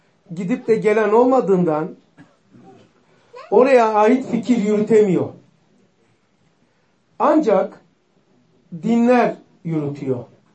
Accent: Pazar, Rize, Turkey; Ben Avramitliyim, pazarlıyım. Tanımayanlar için söylüyorum.

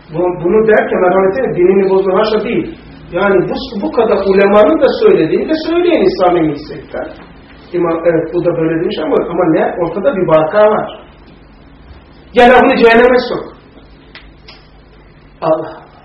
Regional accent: Black Sea Region, Turkey; ben Karadenizliyim

